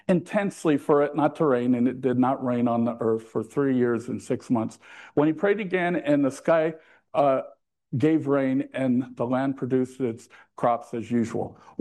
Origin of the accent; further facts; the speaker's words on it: United States; I'm American.